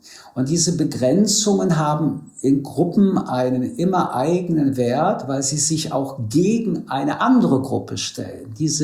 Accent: France; Ich komme aus Frankreich, das ist doch eine andere Diskussionskultur.

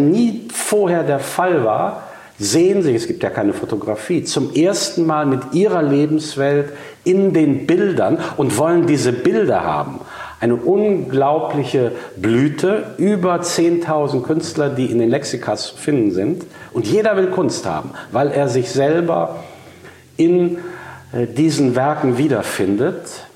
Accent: North Rhine-Westphalia, Germany; in dem Münsterland, wo ich groß geworden bin

